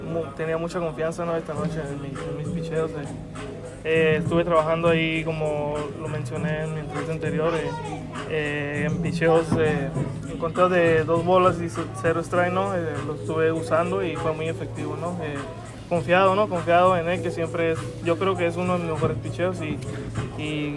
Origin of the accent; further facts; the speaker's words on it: Mexicali, Baja California, Mexico; yo soy de Mexicali, ¿no? Y creo que para mí eso es un orgullo, ¿no? Porque aquí está cerca mi familia y están todos aquí conmigo, ¿no?